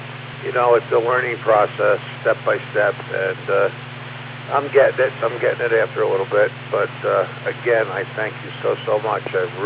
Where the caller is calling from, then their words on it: Bronx, New York, United States; I'm calling from the Bronx right now.